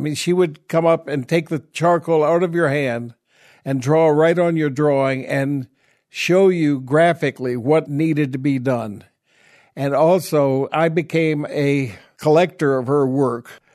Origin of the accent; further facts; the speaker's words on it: Richmond, Virginia, United States; born there; I was born in Stewart Circle Hospital in Richmond, Virginia.